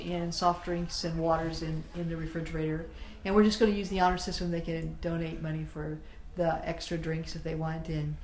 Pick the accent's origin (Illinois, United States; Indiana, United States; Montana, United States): Indiana, United States; Because I grew up in Southern Indiana, and basketball and baseball are really important pieces